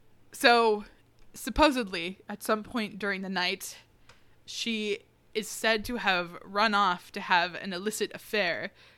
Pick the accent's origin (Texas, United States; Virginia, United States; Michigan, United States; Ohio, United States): Texas, United States; or at least maybe we know because we're from Texas.